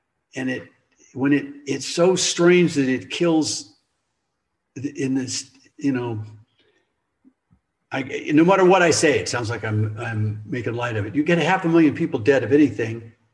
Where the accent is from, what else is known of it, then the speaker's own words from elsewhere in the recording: Denver, Colorado, United States; I grew up in Denver when I was a kid.